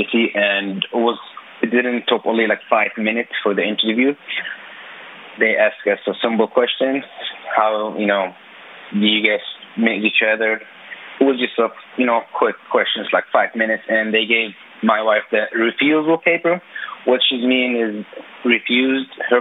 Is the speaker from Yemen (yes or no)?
yes; Yemen; now in United States; I'm 25 years old. I'm from Yemen, and I'm a U.S. citizen.